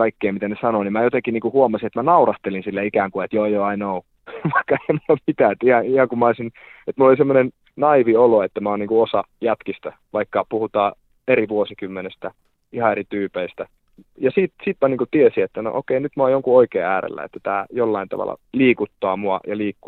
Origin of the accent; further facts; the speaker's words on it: Laukaa, Central Finland, Finland; se oli mielenkiintoista aikaa Laukaassa, mistä mä olen kotoisin Keski-Suomesta